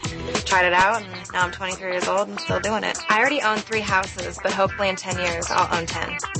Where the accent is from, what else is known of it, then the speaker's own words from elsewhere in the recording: Seattle, Washington, United States; now in Las Vegas, United States; I'm from Seattle. I'm the new girl in town, and I really want to make it in Vegas. I was raised by my stepmother and my dad.